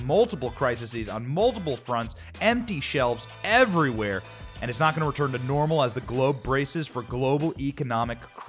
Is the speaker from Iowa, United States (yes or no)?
yes; Iowa, United States; The most recent flip was last night in Iowa, my home state. Iowa was where I was raised.